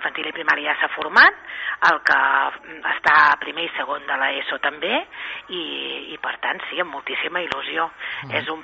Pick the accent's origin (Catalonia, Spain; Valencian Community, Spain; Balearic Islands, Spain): Catalonia, Spain; Calella; jo sóc de Calella de sempre